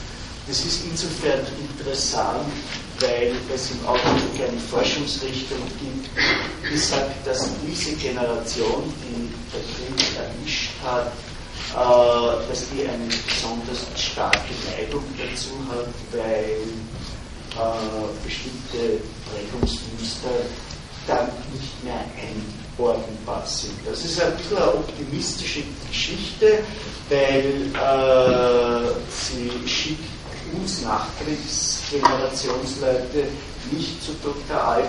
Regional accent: Austria; Ich bin ein typischer Österreicher.

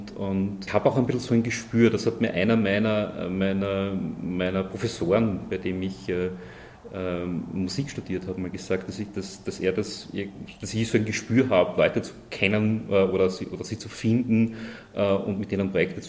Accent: Graz, Styria, Austria; Also ja, ich habe die Steiermark ja nie aufgegeben, bin Steirer und bin in Graz aufgewachsen.

